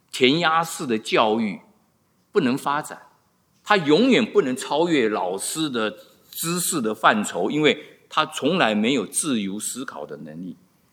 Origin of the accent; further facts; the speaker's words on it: China; 我们来自中国亚洲的